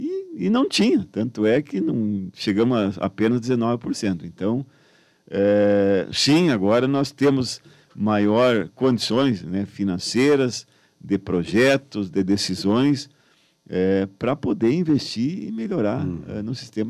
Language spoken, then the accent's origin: Portuguese; Santo Augusto, Rio Grande do Sul, Brazil; now in Passo Fundo, Brazil; Quando eu cheguei aqui em Passo Fundo, que eu vim lá do Santo Augusto, da região das Missões, para cá, não tinha.